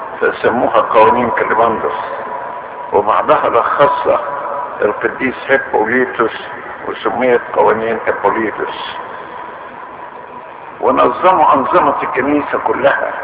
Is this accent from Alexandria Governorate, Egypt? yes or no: no; Cairo, Cairo Governorate, Egypt; قلت عندنا في القاهرة